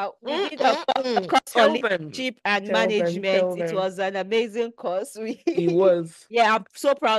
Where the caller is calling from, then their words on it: London, United Kingdom; At my base. I'm recording live from London. In my base.